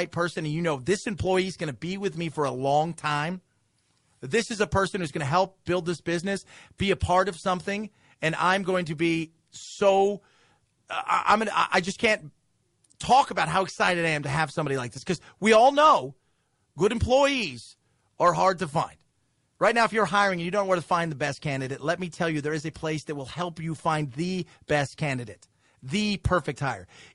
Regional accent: United States; I'm, you know, I'm a I'm an American. I am rooting for the U.S. to kick ass.

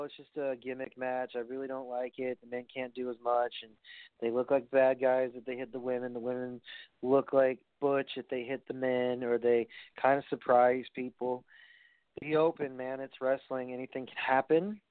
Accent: New York, United States; which yours truly will be a part of and be enjoying in my hometown of New York.

